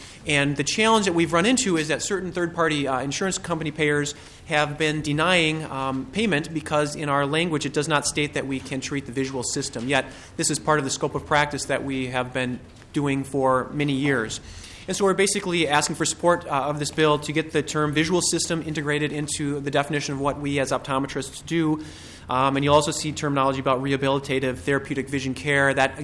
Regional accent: Inver Grove Heights, Minnesota, United States; I am from Invergrove Heights, Minnesota. I practice and see patients in Lakeville, among other places

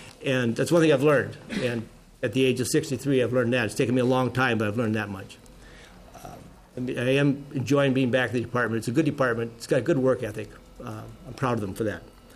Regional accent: Osakis, Minnesota, United States; I grew up in Minnesota. I'm from Osages, a proud Silver Streak from Osages High School

